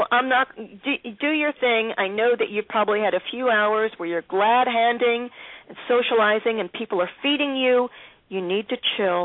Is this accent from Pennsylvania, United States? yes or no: yes; Philadelphia, Pennsylvania, United States; also born or lived in Baltimore, United States; in Philadelphia, my hometown, Baltimore, my adopted town, Washington, D.C., Virginia, this whole region up and down 95